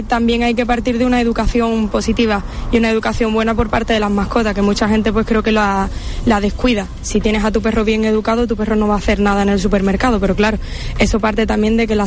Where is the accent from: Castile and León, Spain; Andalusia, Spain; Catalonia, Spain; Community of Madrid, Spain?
Andalusia, Spain; Cádiz; no somos de aquí, no somos de la zona, somos de Cádiz